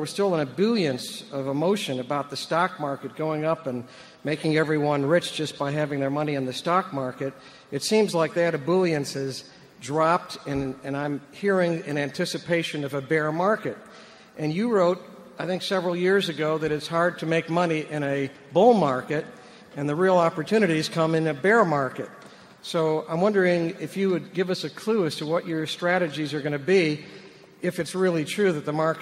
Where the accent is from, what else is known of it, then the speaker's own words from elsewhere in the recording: St. Louis, Missouri, United States; I'm a physician from St. Louis